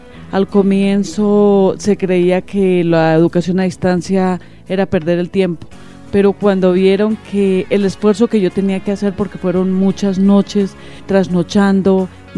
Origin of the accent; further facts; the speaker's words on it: Pesca, Boyacá, Colombia; Yo salí del colegio del municipio de Pesca.